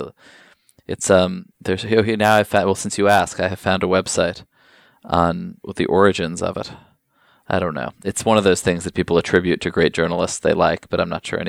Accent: New York City, New York, United States; I grew up here in New York. I'm a Times guy.

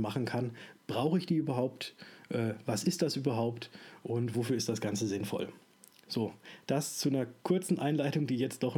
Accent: Würzburg, Bavaria, Germany; ich komme aus Würzburg und bin Versicherungsmakler.

